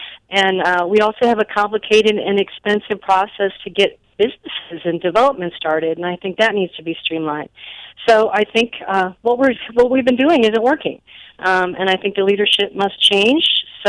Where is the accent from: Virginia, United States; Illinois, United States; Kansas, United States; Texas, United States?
Illinois, United States; Buffalo Grove; Oh, okay. Buffalo Grove.